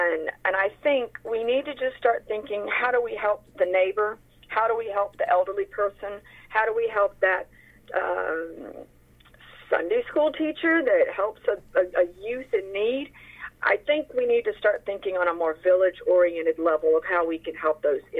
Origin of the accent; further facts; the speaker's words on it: Mississippi, United States; born there; I was born in the Mississippi Delta.